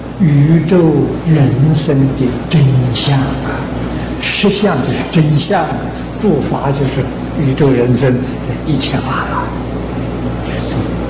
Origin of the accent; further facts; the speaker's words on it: Anhui, China; 我的故乡是安徽，我家乡有个寺庙，在当地是很有名的